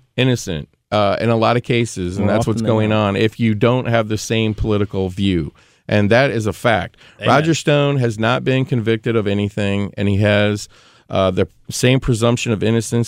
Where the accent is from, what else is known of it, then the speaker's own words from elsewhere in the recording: St. Louis, Missouri, United States; born there; You know, I love St. Louis. You know, I was born in St. Louis. I want to see St. Louis do well.